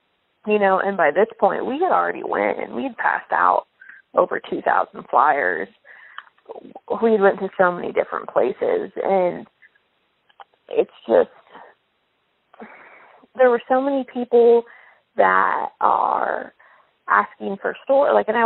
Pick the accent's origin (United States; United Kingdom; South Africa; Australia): United States; Wilmington; we're from Wilmington. There's like three different law enforcement agencies in this town.